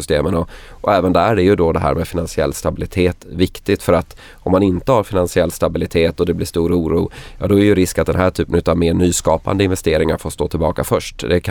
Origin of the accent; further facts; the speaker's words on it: Kalmar, Kalmar County, Sweden; now in Solna, Sweden; Jag kommer från Kalmar, Kalmar slott till exempel. Jag bor i Solna, Hagaparken.